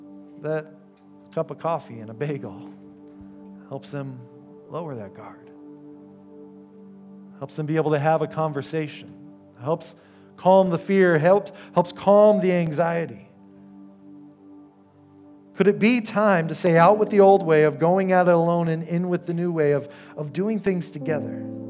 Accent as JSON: {"language": "English", "region": "Texas", "country": "United States", "tie": "born or raised there", "said": "I always liked that one, just growing up in Texas, riding horses"}